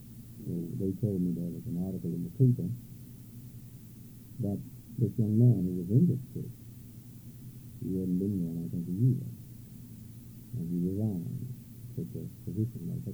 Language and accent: English; the South, United States; I really wanted to come back south, but I wasn't particularly interested in coming back not to my hometown.